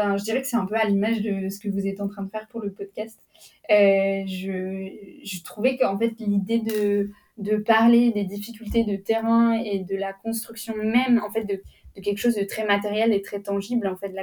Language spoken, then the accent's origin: French; Bourgogne-Franche-Comté, France; moi, je viens de la région de Franche-Comté, qui est une région transfrontalière avec la Suisse.